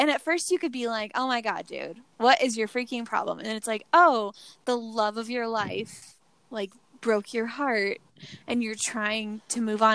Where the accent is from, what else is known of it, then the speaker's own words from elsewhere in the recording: United Kingdom; oh dear, we're British, that can't happen.